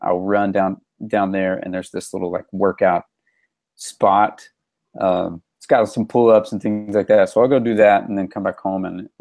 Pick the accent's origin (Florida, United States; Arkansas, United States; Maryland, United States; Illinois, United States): Arkansas, United States; So I grew up in Arkansas, and starting in 4th grade, my parents signed me up for this school that was about 35, 40 minutes from my house.